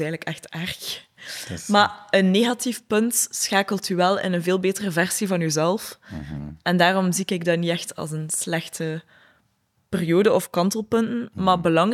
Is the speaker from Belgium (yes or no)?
yes; Nieuwkerken, Flanders, Belgium; Ja, ik ben opgegroeid in Nieuwkerken. Echt mega mooi platteland.